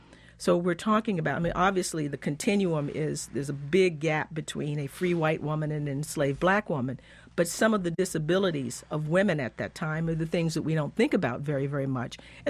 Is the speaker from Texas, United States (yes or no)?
yes; Texas, United States; I'm from Texas. My family, I can trace back into the 1860s in Texas. Before then, my father's family was from Georgia, and my mother's family was from Alabama.